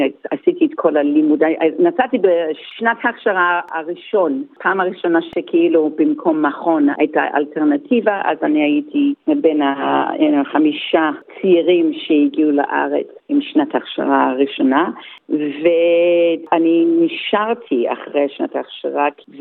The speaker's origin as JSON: {"language": "Hebrew", "town": "Melbourne", "region": "Victoria", "country": "Australia", "tie": "born or raised there", "said": "אני תוצרת מלבורן, ומלבורן היא ממש מיוחדת. נולדתי במלבורן, ההורים שלי היו פליטים שהגיעו בדיוק אחרי המלחמה, בספונסרשיפ של דוד של אמא שהגיע לפני המלחמה."}